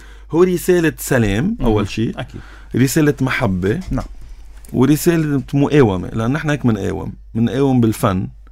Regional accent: Lebanon; هذا حلمنا كلبنانيين.

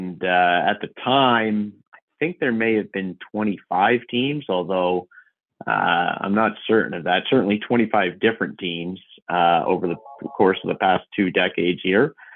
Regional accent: New Jersey, United States; So I am born and raised in New Jersey.

